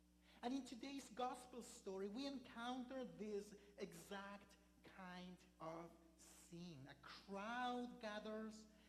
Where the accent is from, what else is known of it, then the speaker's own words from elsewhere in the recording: Chile; I come from Chile, very down then in the there in the planet, and we knew about it.